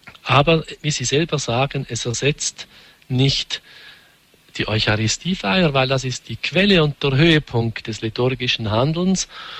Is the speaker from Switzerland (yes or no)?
yes; Switzerland; Bei uns in der Schweiz ist es wirklich ein bisschen eine Ideologie geworden